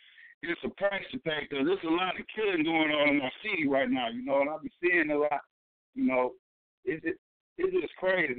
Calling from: Detroit, Michigan, United States; Yeah, I'm representing from Detroit, 313, the Boom Boom Room.

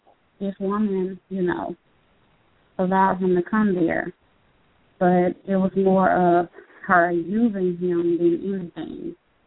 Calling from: Texas, United States; I'm in Texas.

